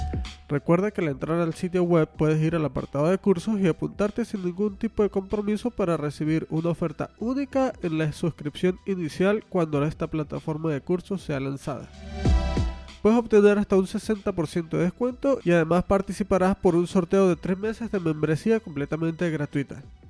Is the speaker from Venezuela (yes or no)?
yes; Venezuela; now in Monterrey, Mexico; Como algunos ya sabrán, yo soy de Venezuela, había vivido toda mi vida en Venezuela y el clima de Venezuela es un clima bastante estable y sobre todo caribeño, caluroso.